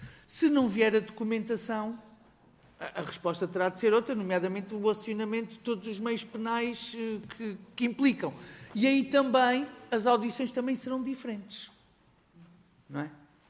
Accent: Lisbon, Portugal; sendo que eu sou de Lisboa

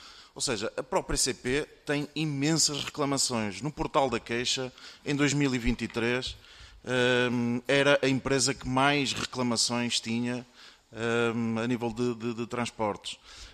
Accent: Braga, Norte, Portugal; eu falo por mim, eu sou de Braga

